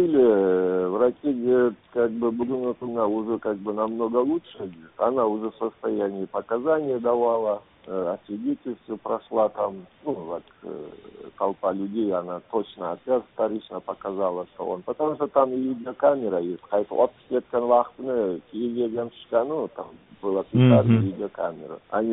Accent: Tajikistan; Ну, сам как бы узбек, гражданин Таджикистана.

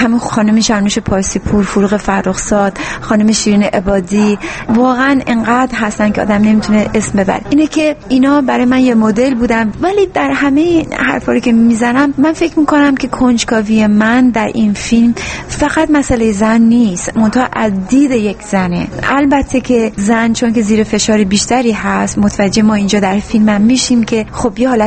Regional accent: Iran; من همیشه یک عنوان افتخار خودم زن ایرانی هستم

